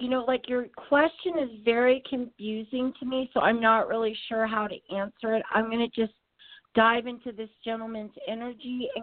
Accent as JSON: {"language": "English", "region": "New York", "country": "United States", "tie": "born or raised there", "said": "I grew up in Greenwich Village on Bank Street."}